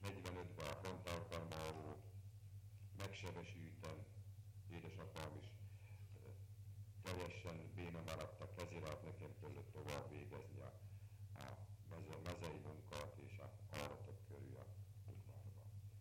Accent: Sókszalőce, Hungary; Sókszalőcén születtem én is, még annak idején csak Sóknak hívta akkor.

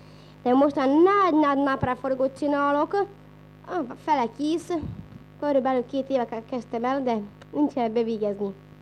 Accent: Slovakia; Én is magyar vagyok, csak éppen azért, hogy szlovák iskolába járok.

